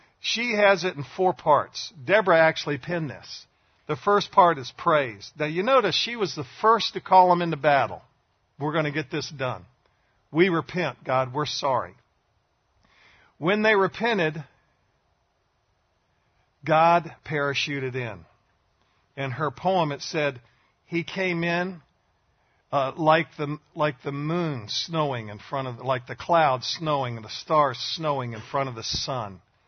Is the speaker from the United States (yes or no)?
yes; the South, United States; I grew up in the South